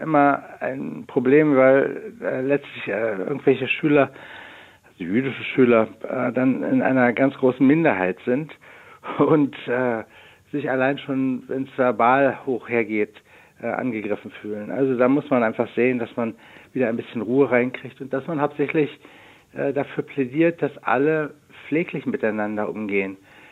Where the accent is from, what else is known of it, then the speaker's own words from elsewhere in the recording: Berlin, Germany; born there; ich bin in Berlin geboren und habe sowohl christliche als auch muslimische Freunde. Also ich lebe hier